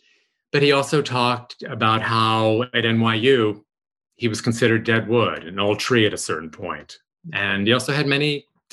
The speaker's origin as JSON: {"language": "English", "region": "New York", "country": "United States", "tie": "born or raised there", "said": "So as you know, I grew up in New York."}